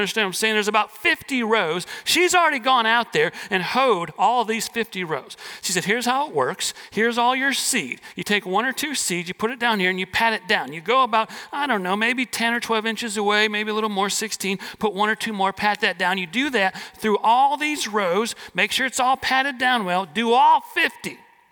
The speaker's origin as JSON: {"language": "English", "region": "Wisconsin", "country": "United States", "tie": "born or raised there", "also_born_or_lived": "Washington, D.C.", "said": "Even though I played sports in high school in Washington, D.C., I was born in Wisconsin. I grew up in a little town there. We were in a farm community"}